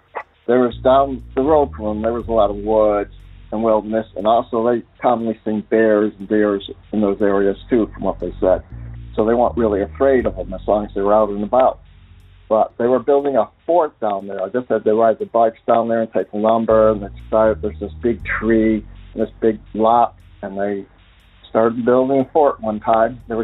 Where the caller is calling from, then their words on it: Tennessee, United States; I'm calling from Tennessee.